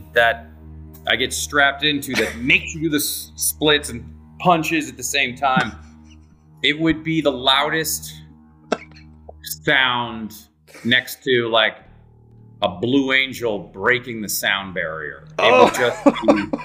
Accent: Mercer Island, Washington, United States; But when people hear I'm from Mercer Island, they go, oh, well, look at you.

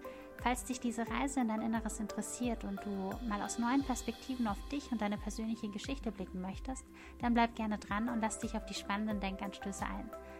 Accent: Mannheim, Baden-Württemberg, Germany; born there; dass ich gebürtige Mannheimerin bzw. Monnemerin bin.

